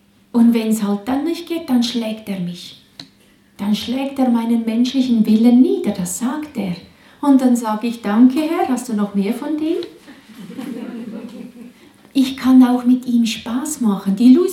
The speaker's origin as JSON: {"language": "German", "country": "Switzerland", "accent": "Swiss German", "said": "Ich muss immer so mit meinem Schweizerdeutsch da die Worte suchen. Ich gebe mir einfach Mühe, weil ich habe sonst auch schon in meinem Dialekt, habe ich schon Mühe mit der deutschen Sprache."}